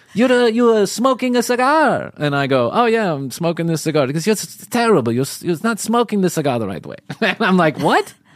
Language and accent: English; Chicago, Illinois, United States; I grew up in Chicago where it was not unusual to go to a dinner party and everybody was smoking cigarettes.